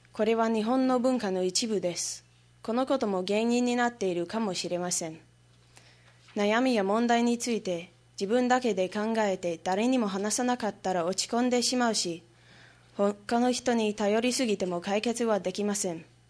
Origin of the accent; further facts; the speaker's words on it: United States; Japanese is a second language; 日本語ができ、日本の社会や文化に理解のあるアメリカ人として、彼らに違うものの見方や、楽観的な考え方を示し